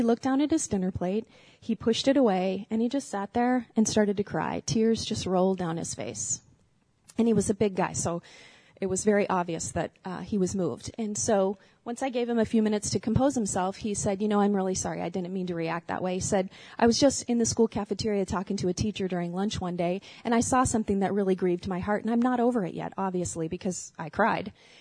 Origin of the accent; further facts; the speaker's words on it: Glendale, United States; So again, I grew up in Glendale, lived here most of my life.